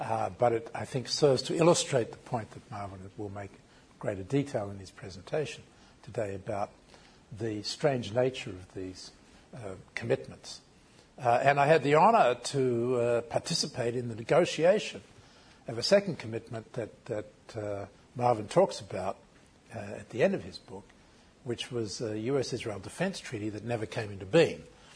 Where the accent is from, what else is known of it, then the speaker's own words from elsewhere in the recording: Australia; I grew up in Australia